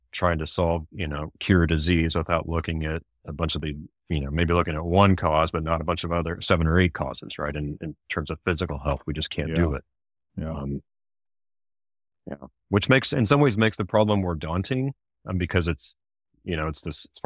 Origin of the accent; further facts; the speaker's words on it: Kansas City, Missouri, United States; I grew up in Kansas City, so I'm a Chiefs fan